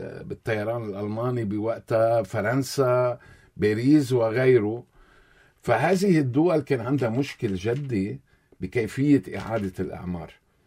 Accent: Lebanon; الحرب الدائرة في لبنان قديش خسرتنا، رغم انه نحن كاقتصاد لبناني ما بنتحمل شيء

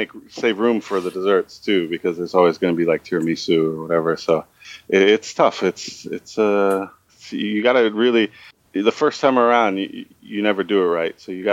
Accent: San Francisco, California, United States; Like I went to an art high school in San Francisco. I'm from San Francisco

